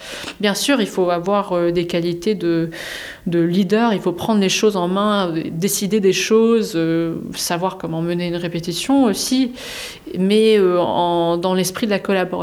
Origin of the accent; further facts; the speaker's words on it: England, United Kingdom; quand j'ai grandi en Angleterre, je fréquentais souvent Glyndebourne avec mes parents.